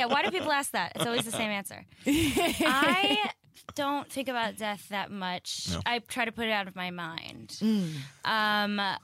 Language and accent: English; Staten Island, New York, United States; I grew up in Staten Island, and there was a period of time where, like, all the houses were getting broken into.